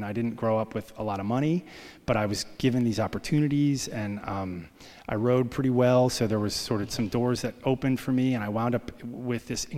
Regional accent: New York City, New York, United States; I mean, I grew up in New York City. I'll tell you a little bit about what it was like.

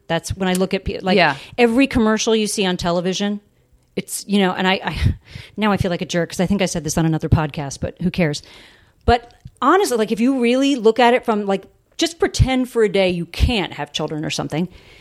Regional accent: Long Beach Island, New Jersey, United States; I grew up in South Jersey. Mm-hmm. On the Jersey Shore.

